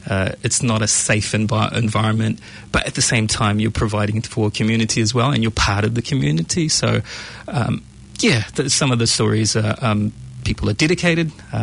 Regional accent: Mangere, Auckland, New Zealand; because having a show at Mangere, my hometown, it just kind of, you know, something that I can be proud of, you know.

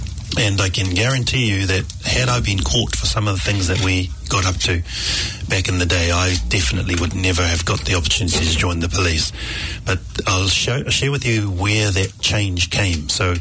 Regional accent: Avondale, Auckland, New Zealand; I grew up in Avondale. It was the norm as Pacific Islanders to gather together in groups

